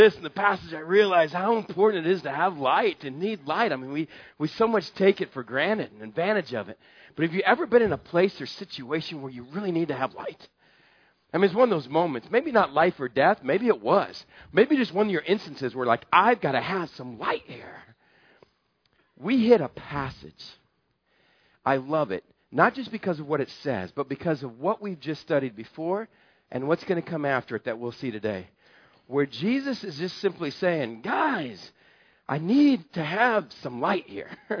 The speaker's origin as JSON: {"language": "English", "region": "Texas", "country": "United States", "lives_now": "Southern California, United States", "said": "And I'm a Texan, and it's the only form of hunting I do in Southern California."}